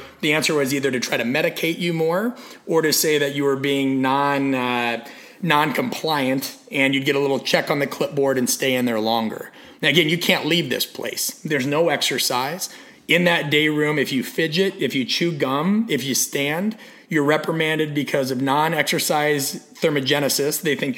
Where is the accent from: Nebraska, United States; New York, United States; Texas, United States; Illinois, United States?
Nebraska, United States; Omaha; No, I grew up in Omaha, Nebraska.